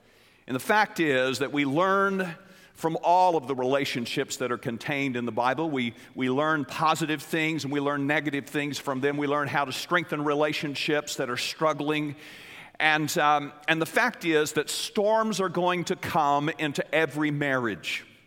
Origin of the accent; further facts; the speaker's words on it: Wichita Falls, Texas, United States; was the anniversary of a very fateful day in the history of my hometown of Wichita Falls, Texas.